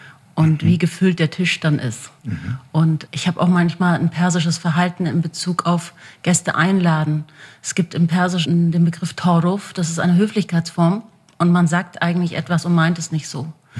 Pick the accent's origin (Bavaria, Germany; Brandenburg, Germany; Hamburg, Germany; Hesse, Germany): Bavaria, Germany; Munich; Also ich bin mit persischem Essen in München aufgewachsen.